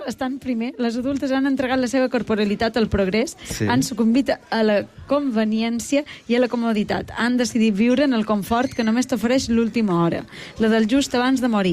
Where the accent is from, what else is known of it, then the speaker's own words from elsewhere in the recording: Esporles, Balearic Islands, Spain; va anar en el meu poble, Esporles